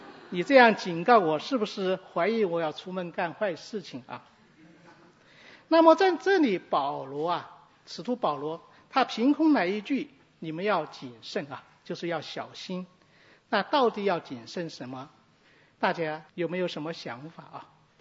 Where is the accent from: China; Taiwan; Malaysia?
China; 比如说我们中国人呢喜欢滚烫的热茶，那美国人呢喜欢冰凉的水。